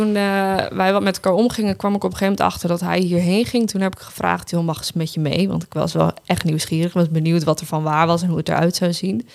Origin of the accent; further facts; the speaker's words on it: Zuidhoorn, Groningen, Netherlands; also born or lived in Haren; Ik ben geboren in Haren, maar okay. Ik heb er 2 weken gewoond. En daarna zijn mijn ouders naar Zuidhoorn verhuisd.